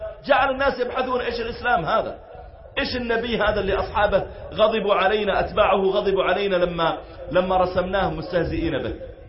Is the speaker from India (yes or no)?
no; Saudi Arabia